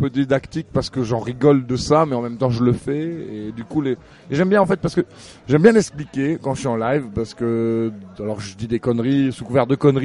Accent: Lille, Hauts-de-France, France; also born or lived in Toulouse; Et moi je suis Toulouse. Après j'ai pas l'accent parce que j'ai grandi à Lille.

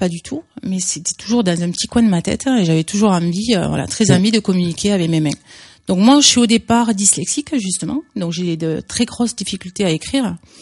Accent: Millau, Occitanie, France; moi, à l'origine, je suis de Millau, dans l'Aveyron. Donc je suis venue sur Montauban

